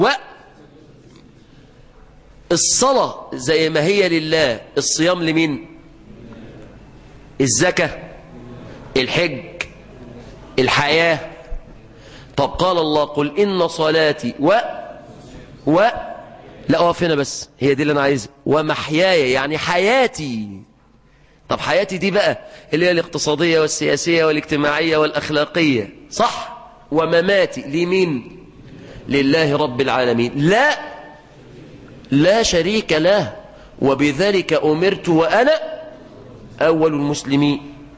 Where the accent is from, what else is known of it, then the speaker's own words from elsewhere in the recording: Egypt; عشان كده أعلى نسبة أمراض بالكلى تجدها عندنا في مصر، صح؟